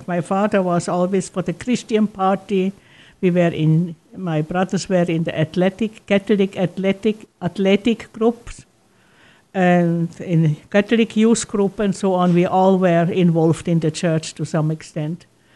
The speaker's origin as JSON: {"language": "English", "country": "Switzerland", "tie": "born or raised there", "lives_now": "United States", "said": "Yes, that's right, Derek. I was born and raised in Switzerland, and I entered our community in Switzerland."}